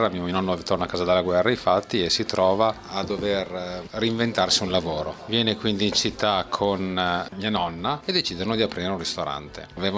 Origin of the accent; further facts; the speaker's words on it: Parma, Emilia-Romagna, Italy; sono di Parma, lo ammetto